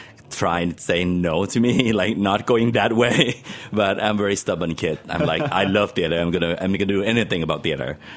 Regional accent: Thailand; English is a second language; I'm originally from Thailand. So we've been doing Thai food.

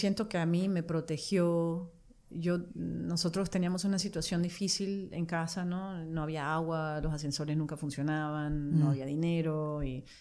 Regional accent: Venezuela; now in United States; En los Estados Unidos, no sé, nunca los he contado, pero tengo 31 que salí, 31 años que salí de Venezuela, 32 ya casi.

